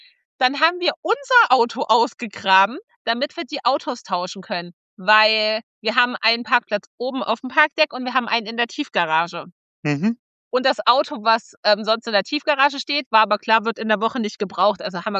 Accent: Thuringia, Germany; ich bin Thüringerin, ich komme aus dem Thüringer Wald, ich kenne Schnee, kenne auch Schnee aus dem Erzgebirge bei meiner Schwiegerfamilie.

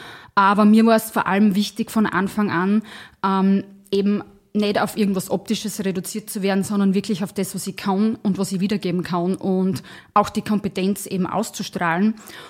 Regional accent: Styria, Austria; now in Burgenland, Austria; ich bin die steirische Burgenländerin. Da merkt man es am leichtesten, weil natürlich meine Heimat wird immer die Südoststeiermark bleiben. Da bin ich aufgewachsen, da sind die Wurzeln. Aber zu Hause bin ich mittlerweile schon sehr im Burgenland auch

